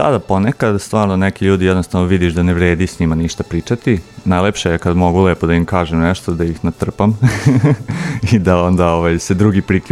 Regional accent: Serbia; ok, ja sam Srbin

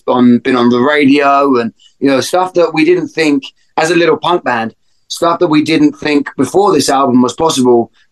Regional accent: London, United Kingdom; because I grew up in North London. But I'm from East London

